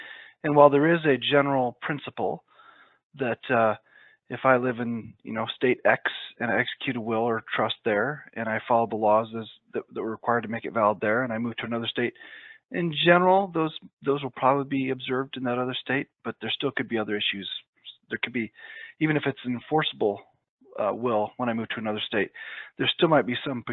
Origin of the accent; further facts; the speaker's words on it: Iowa, United States; My home state of Iowa, a witness has to be 16 years of age or older.